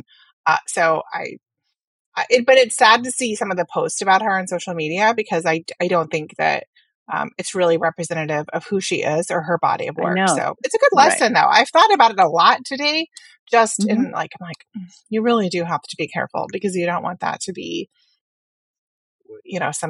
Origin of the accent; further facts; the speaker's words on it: Edmond, Oklahoma, United States; And I remember my hometown newspaper. The Edmond Sun in Edmond, Oklahoma